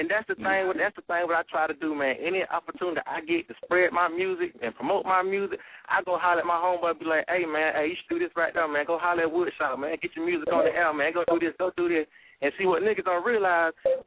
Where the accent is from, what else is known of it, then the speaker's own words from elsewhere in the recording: Edison, Georgia, United States; Shit, I'm from Edison, Georgia, man. Shit, I'm about an hour, hour 20 away from Augusta